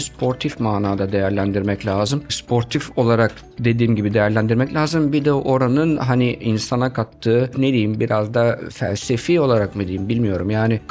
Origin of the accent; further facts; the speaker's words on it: İzmir, Turkey; Ya, tabii tabii daha fazla Türk'üm aslında.